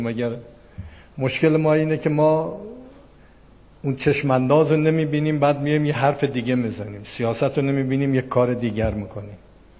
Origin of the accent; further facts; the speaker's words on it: Iran; من به عنوان یک ایرانی، یک انسان، دلم میخواد بهترین شهر رو داشته باشیم